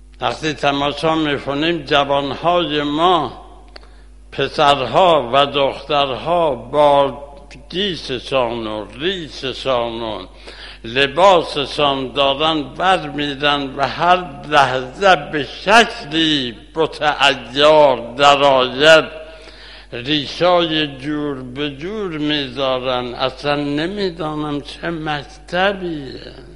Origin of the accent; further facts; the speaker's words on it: Kermanshah, Iran; نهایت از شهر خودم کرمانشاه به دیدن بستروان آمدم